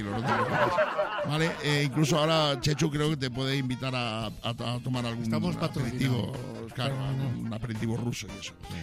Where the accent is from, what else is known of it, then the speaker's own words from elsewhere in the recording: Badajoz, Extremadura, Spain; born there; Yo, por ejemplo, he nacido en Badajoz, en Extremadura, ¿vale? Pero yo me considero madrileño